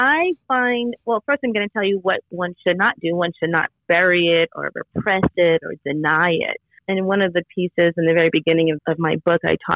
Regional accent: Bronx, New York, United States; a personal essay about growing up in the South Bronx in the 70s

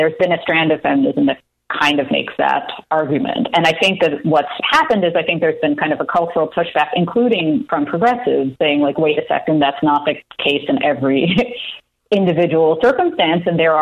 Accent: United States; now in Toronto, Canada; So I'm American, but I live in Toronto, in Canada

